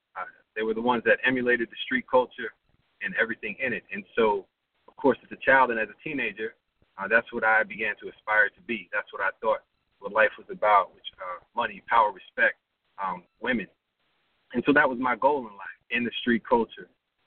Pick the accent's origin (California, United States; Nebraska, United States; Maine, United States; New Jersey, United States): New Jersey, United States; I grew up in North Jersey, about 15 minutes outside of New York City, and it was right smack dab in the hood.